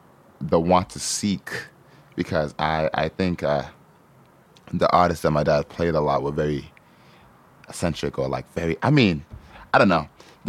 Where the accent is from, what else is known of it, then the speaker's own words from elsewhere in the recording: United States; born there; also born or lived in Nigeria; I went to Nigeria and stayed there for quite a while, and came back here with like a thick accent, supposedly. And, but I was born in America.